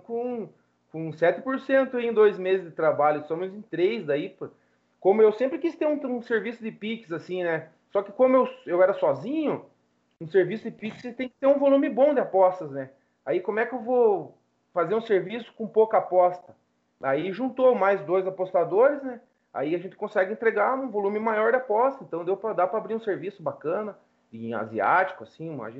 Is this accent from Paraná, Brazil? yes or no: yes; Curitiba, Paraná, Brazil; sou de Curitiba, torcedor do Atlético Paranaense